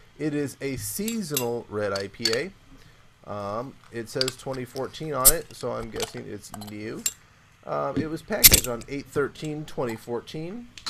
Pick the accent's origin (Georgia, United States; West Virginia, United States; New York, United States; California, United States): California, United States; Temecula; I'm from Temecula, California.